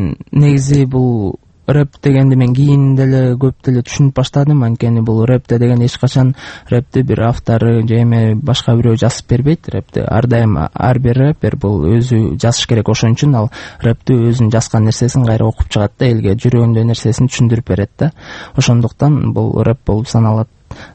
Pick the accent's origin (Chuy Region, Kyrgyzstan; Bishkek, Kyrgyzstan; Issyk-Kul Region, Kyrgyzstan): Bishkek, Kyrgyzstan; Мен 1988-жылы Бишкек шаарында 2-роддомдо төрөлүп өскөм.